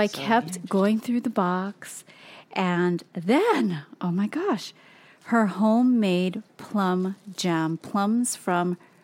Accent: Hawaii, United States; My friend lives in California, but she was born and raised in Hawaii, just like Toast and I were.

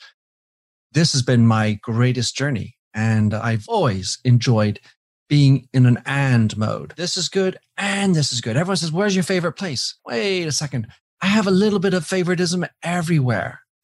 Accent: England, United Kingdom; first language French; English is a second language; also born or lived in Belgium / France; I was born in Belgium to American parents. My first language was French. My second, apparently, was Spanish. And then the third was English. Moved to France when I was three, then to England. And I went to boarding school in England for 10 years.

